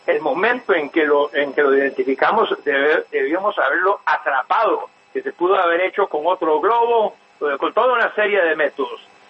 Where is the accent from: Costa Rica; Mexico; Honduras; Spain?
Costa Rica; Mira, yo soy de Costa Rica originalmente. Costa Rica ni ejército tiene, ni estoy diciendo que lo debería tener.